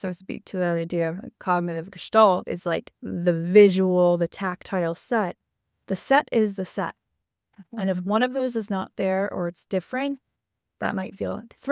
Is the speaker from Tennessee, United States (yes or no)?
no; New York, United States; So I'm from New York, so I've seen a lot of pizza dough getting stretched out.